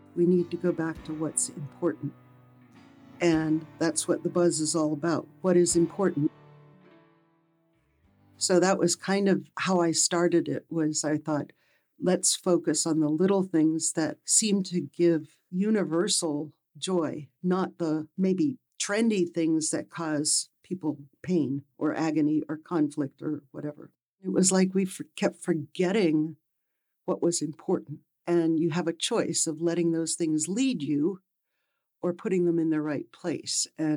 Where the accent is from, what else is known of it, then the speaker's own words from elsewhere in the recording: Pennsylvania, United States; moved away as an adult; now in Palmer, United States; I grew up in Pennsylvania and went to college and graduate school and left after my second year of graduate school with my boyfriend. We decided to drive to Alaska in a 66 Chevelle garnet colored.